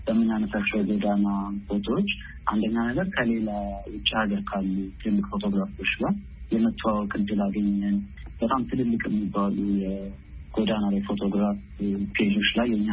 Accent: Addis Ababa, Ethiopia; ወልጄ ያደኩት ታፈንት አካባቢ ነው አዲስ አበባ

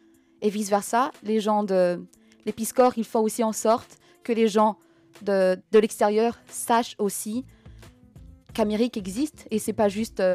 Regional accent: Madagascar; mon nom, c'est vraiment très lent parce que je suis de Madagascar

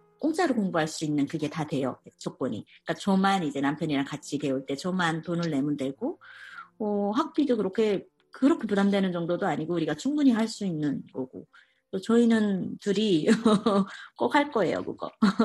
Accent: South Korea; 나 한국에서 왔어

